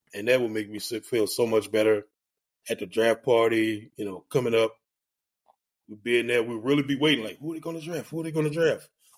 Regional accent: New Orleans, Louisiana, United States; Like, I grew up in New Orleans, bro. We didn't catch the yellow school buses after school. We rode the public bus, the RTA.

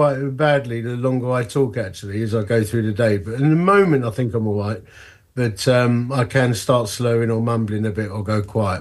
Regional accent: London, United Kingdom; accent: London; also born or lived in Essex; So the accent's London. I'm from the east end of London and Essex originally, but now I live in the middle of the country near Sheffield. Actually, just south of Sheffield in a county called Derbyshire. I'm 52, married to Karen, got two adult daughters.

